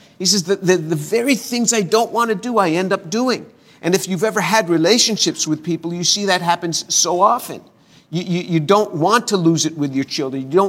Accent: New York, United States; I'm from New York, and in New York, people speak to each other quite intensely and quite harshly.

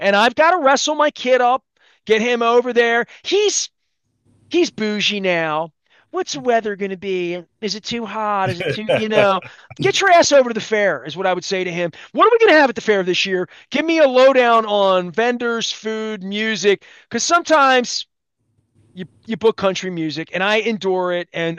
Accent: Colgate, Maryland, United States; I grew up in Colgate, and Colgate always fed Kenwood. So when I was a boy in the 70s, I tell people I'm from like East Point area, Colgate, East Point area

